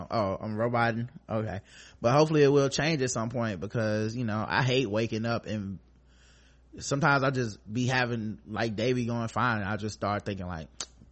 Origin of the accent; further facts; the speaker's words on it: North Carolina, United States; I love hearing folks from my home state of NC sharing perspective on the podcast waves.